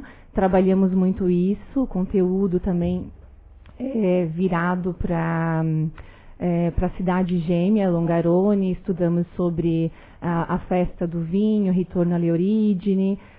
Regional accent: Criciúma, Santa Catarina, Brazil; Eu sou natural de Criciúma, minha família é de Cocal, mas tanto por parte de mãe e pai, os dois são descendentes italianos. Ambos de Longarone, né?

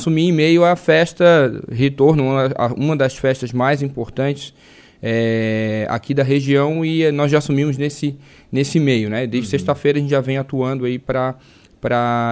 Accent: Florianópolis, Santa Catarina, Brazil; now in Orleans, Brazil; Depois retornei a Florianópolis, que é a minha cidade natal.

